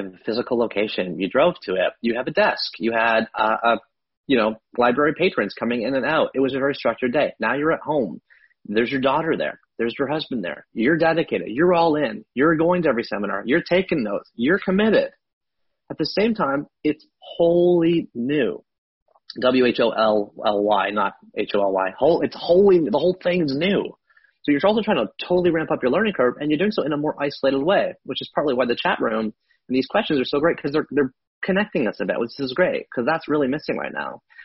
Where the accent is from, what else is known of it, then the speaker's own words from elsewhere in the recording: Canada; born there; My dad came to Canada in 1966. I was born in Canada in 1979.